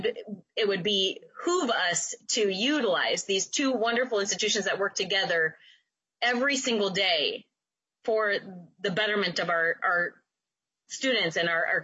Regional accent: Madison, Minnesota, United States; Growing up in far western Minnesota, I grew up in Madison, Minnesota. My kids went to Lacaparo Valley High School, so farm country.

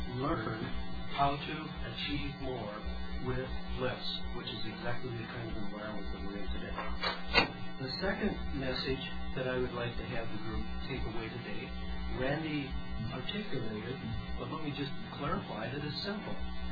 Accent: Rochester, United States; from Rochester

